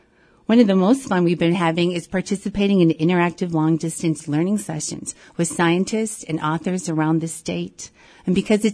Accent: Medford, Wisconsin, United States; Well, I am actually a Medford native. I grew up in Medford, and I attended college in River Falls. And when I returned, I wanted to teach right away in my community.

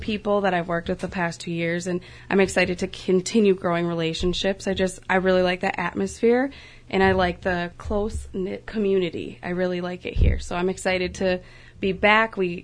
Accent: Medford, Wisconsin, United States; I grew up in Medford and went to school at the district here.

